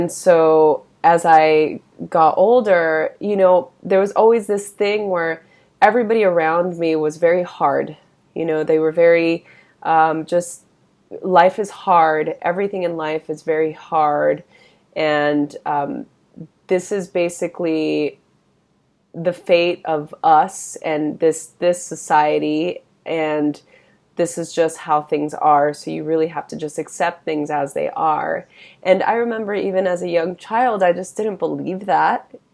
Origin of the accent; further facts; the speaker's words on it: Los Angeles, California, United States; When I was young, I grew up in East Los Angeles during a time where there was a lot of violence